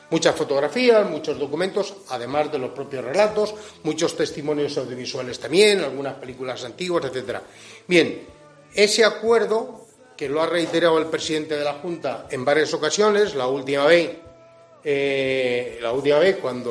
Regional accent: Otero de Bodas, Castile and León, Spain; Yo pongo a veces el ejemplo de mi pueblo, de Otero de Bodas.

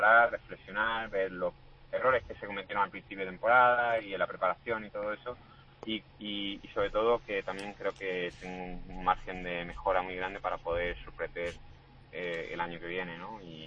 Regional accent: Málaga, Andalusia, Spain; Y ocurrió en Málaga, ¿no? Y eso pues aparte de la satisfacción mía de que sea mi tierra

